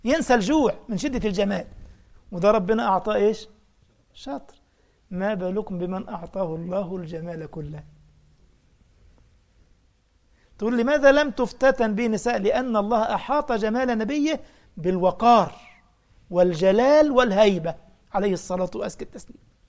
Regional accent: Egypt; عندنا في مصر

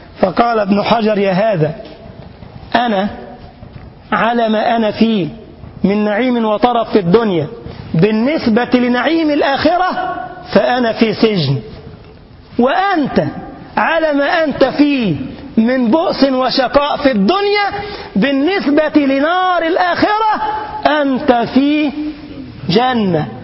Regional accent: Egypt; وكان قاضيا للقضاء في بلدنا مصر رحمه الله

